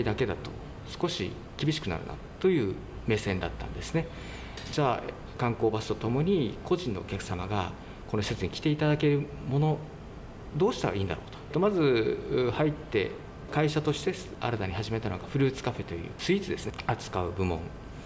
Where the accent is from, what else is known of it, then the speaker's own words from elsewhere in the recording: Nago, Okinawa, Japan; 名護市出身です。大学は福岡の方行ったんですけども、